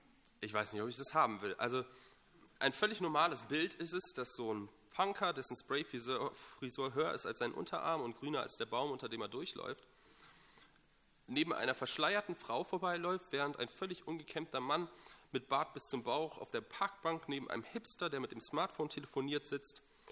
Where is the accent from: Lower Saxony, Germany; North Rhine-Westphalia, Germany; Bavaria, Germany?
North Rhine-Westphalia, Germany; Ich komme aus dem Ruhrgebiet und Großstadt bin ich gewohnt.